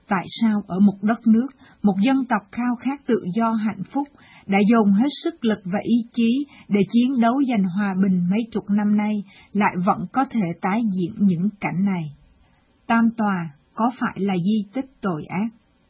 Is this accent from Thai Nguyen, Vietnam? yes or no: no; Vinh, Nghệ An, Vietnam; Tôi nhận được các thông tin từ giáo phận Vinh quê hương tôi, những thông tin nhói buốt con tim làm mọi người bừng lên sự phẫn uất.